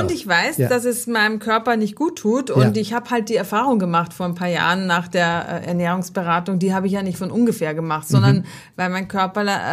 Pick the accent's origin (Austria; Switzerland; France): Austria; Ich bin Österreicherin